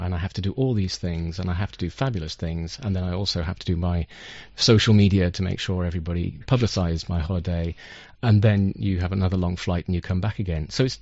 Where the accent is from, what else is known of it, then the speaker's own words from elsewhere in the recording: United Kingdom; Because I'm British, and I refuse to say vacation